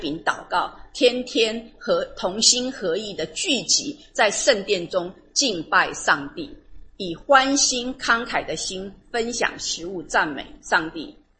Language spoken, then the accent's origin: Chinese; Taiwan; 我们台湾人讲世俗人